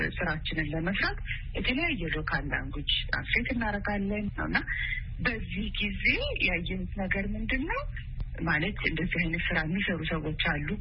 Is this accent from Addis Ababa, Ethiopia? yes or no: yes; Addis Ababa, Ethiopia; እኔ እንግዲህ ተወልጄ ያደኩት አዲስ አበባ ነው።